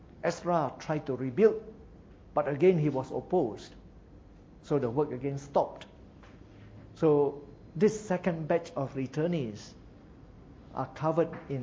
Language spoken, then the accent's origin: English; Malaysia; But we say, no, we are Chinese Malaysians. Oh, no, I'm Indian Malaysian. Oh, we are Malay Malaysians, you see. So only people within the nation would know that.